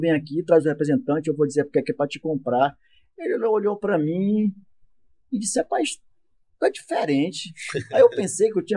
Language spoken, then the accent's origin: Portuguese; São Domingos do Araguaia, Pará, Brazil; born there; Mas eu nasci no sul do Pará, lá no São Domingos, na verdade lá chama São Domingo das Latas, no popular.